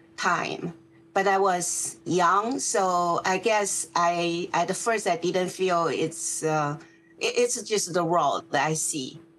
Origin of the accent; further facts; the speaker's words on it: Beijing, China; Beijing. My name is actually after the city … Means I was born in Beijing.